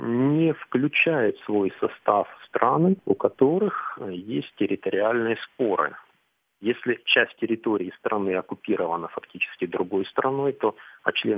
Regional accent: Russia; moved away as an adult; Нет, я бы не уехал из России. Это мое отечество

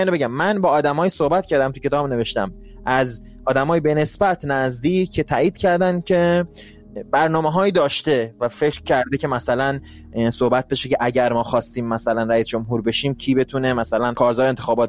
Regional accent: Iran; بگم منم به عنوان یک ایرانی

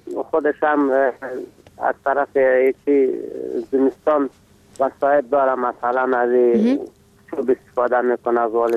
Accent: Afghanistan; افغان هستم از اوربند.

